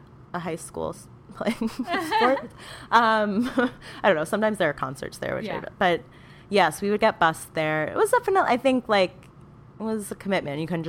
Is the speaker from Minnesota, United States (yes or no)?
no; Manhattan, New York, United States; I grew up in Manhattan, yeah.